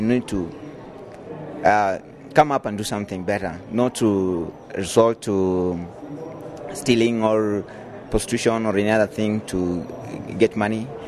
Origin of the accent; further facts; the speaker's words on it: Kenya; You know, when you're living in Kenya, and especially you're coming from, let me talk, say, informal settlement, that's in ghetto, where we're coming from.